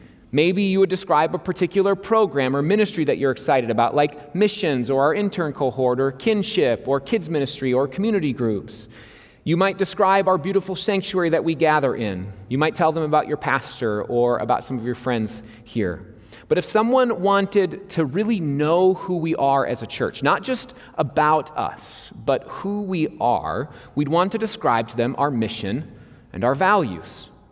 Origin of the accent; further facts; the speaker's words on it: Becker, Minnesota, United States; I'm from Becker, Minnesota, in central Minnesota.